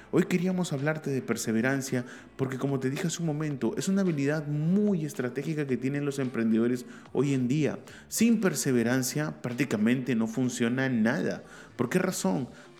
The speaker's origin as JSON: {"language": "Spanish", "country": "Peru", "said": "Nos indican realmente que, al menos en mi país, en Perú, la gente desea emprender"}